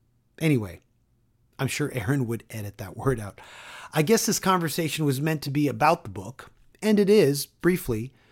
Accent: Toronto, Ontario, Canada; Only 3 were from my hometown of Toronto.

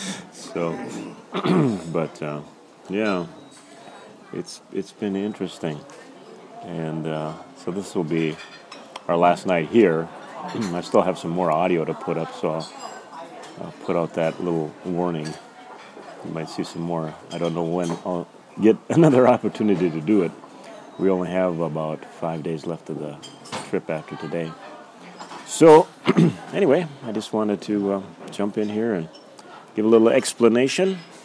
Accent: Minnesota, United States; But Larry and I are friends. We're both from Minnesota

